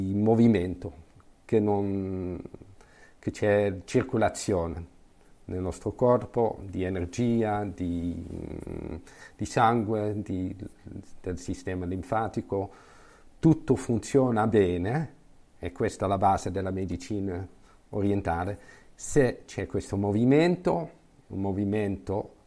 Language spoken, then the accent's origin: Italian; Netherlands; Italian is a second language; moved away as an adult; now in Arezzo, Italy; Quindi sono cresciuto in Olanda, ho fatto il mio studio anche lì, la medicina, l'agopuntura, e poi sono da 5 anni sono anche qui in Italia, lavoro ad Arezzo.